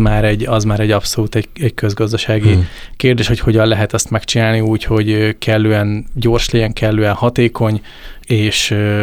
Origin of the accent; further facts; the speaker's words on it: Hungary; mi magyarok vagyunk, Magyarországon élünk, magyar ügyfeleket szolgálunk ki elsősorban